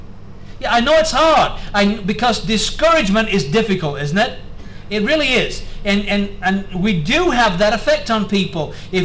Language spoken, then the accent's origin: English; England, United Kingdom; I'm an Englishman, so I can.